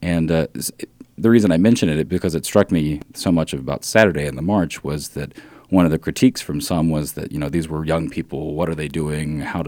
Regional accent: Ohio, United States; I'm originally from Ohio, so I was a couple hours away and got a chance to see family

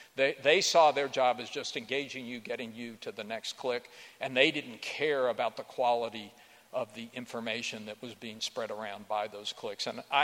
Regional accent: Chattanooga, Tennessee, United States; My very first job out of college was at the Chattanooga Times. It was my hometown newspaper.

